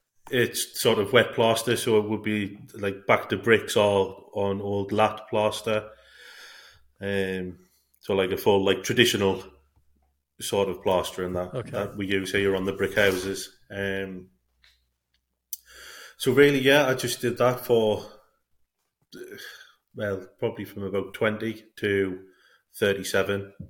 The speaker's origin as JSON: {"language": "English", "town": "Sunderland", "region": "North East England", "country": "United Kingdom", "tie": "born or raised there", "said": "So I am from Sunderland, which is in the northeast of England. It's not far under the Scottish borders. It's a nice enough town. It's very sort of working class, blue collar."}